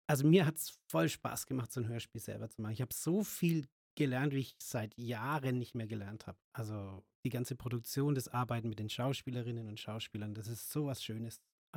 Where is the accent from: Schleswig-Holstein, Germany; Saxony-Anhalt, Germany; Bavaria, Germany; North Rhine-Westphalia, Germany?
Bavaria, Germany; Ansbach; der lebt in Ansbach in meiner Heimatstadt, bei Nürnberg ist die.